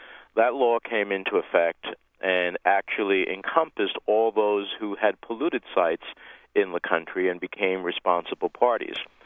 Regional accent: New Jersey, United States; I oppose offshore drilling, certainly in areas of the country like along my home state of New Jersey

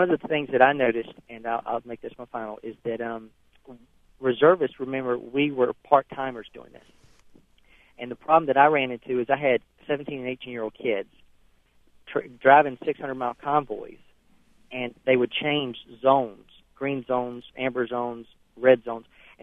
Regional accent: North Carolina, United States; from North Carolina. I was an Army reservist.

